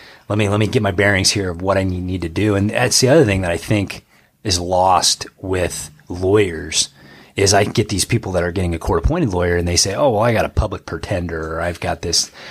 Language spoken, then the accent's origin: English; Canton, Illinois, United States; I grew up in Canton, Illinois.